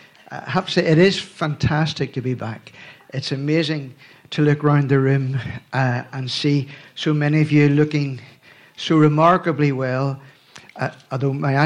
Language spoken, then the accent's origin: English; Belfast, Northern Ireland, United Kingdom; We came from Belfast. I suppose we came from what was a very vibrant, radical group of young people who were caught up in what I think was a really remarkable outpouring of the Holy Spirit in Ireland, north and south, in the 70s and 80s.